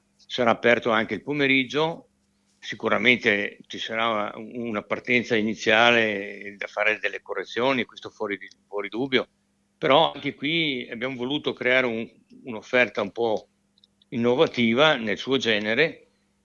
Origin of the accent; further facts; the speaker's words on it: Caprile, Veneto, Italy; born there; io rimango a Caprile. Qui sono nato, a Caprile è nata la storia della nostra famiglia e ci tengo particolarmente